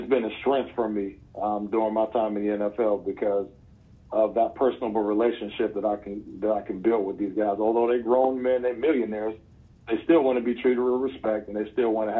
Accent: Youngstown, Ohio, United States; But I'm originally from Youngstown, Ohio. That's where I grew up and everything.

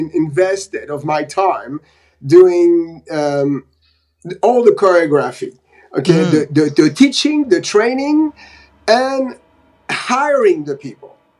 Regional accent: Venice, California, United States; I'm from Venice, California.

